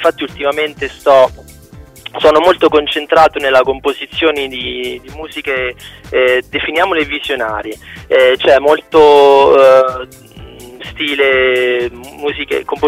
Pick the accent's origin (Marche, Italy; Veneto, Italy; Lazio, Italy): Marche, Italy; E io invece sono un marchigiano doc, nel senso che mi piace stare a casa